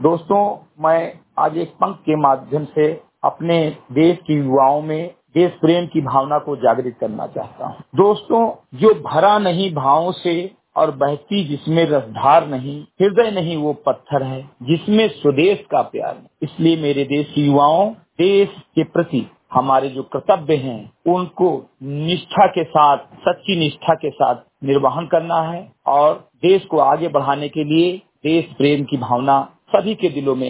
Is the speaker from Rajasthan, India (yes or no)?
no; Uttar Pradesh, India; राम सभा से मेरे घटई विकास खंड इंतुआ जनपद बहराइच का मूल निवासी हूं